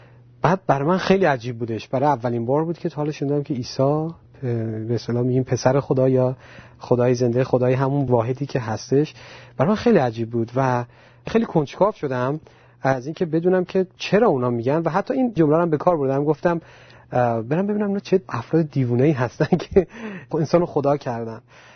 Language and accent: Persian; Iran; moved away as an adult; من در ایران به دنیا اومدم. تا 27 سالگی من در ایران زندگی کردم و تقریبا میشه گفت مهمترین قسمت از جوانیمو در ایران گذروندم